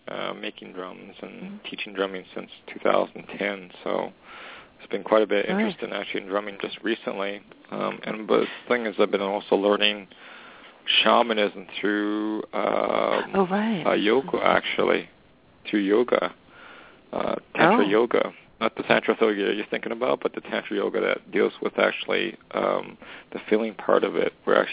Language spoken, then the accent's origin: English; Alberta, Canada; I'm from Western Canada.